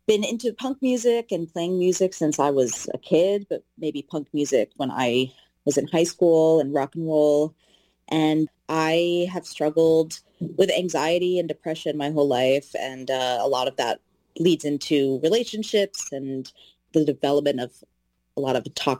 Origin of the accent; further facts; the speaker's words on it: New York, United States; moved away as an adult; now in Los Angeles, United States; I'm from New York, or New Jersey, New York. I moved to Los Angeles in 2018. I didn't know anybody, so it was a very vulnerable time of my life.